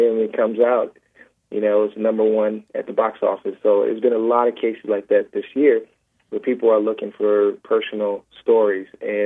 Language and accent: English; Milwaukee, Wisconsin, United States; born or raised there